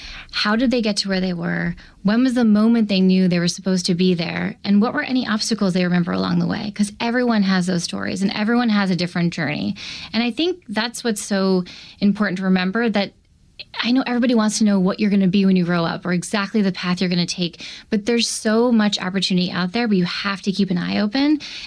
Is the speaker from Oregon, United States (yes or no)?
no; Dallas, Texas, United States; also born or lived in New Jersey; So I was born in New Jersey, but I grew up in Dallas, Texas, and I would spend the summers down the shore in Bayhead, New Jersey